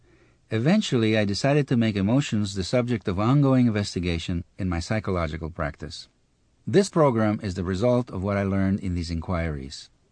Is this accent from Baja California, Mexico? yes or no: no; Mexico City, Mexico; Growing up in Mexico City, I was raised in the traditional mold of the European male.